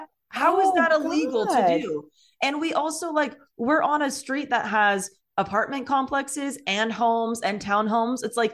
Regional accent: California, United States; I grew up in California and I have never heard this ever.

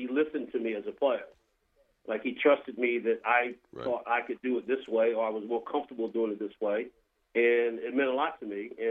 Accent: Virginia, United States; And that's for me going back to my home state and, you know, recruited by them.

